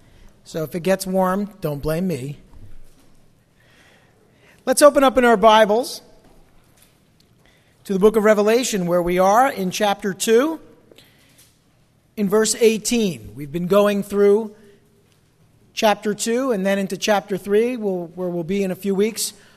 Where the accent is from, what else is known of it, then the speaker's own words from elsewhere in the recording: New Jersey, United States; accent: New Jersey; like my New Jersey accent getting the best of me there.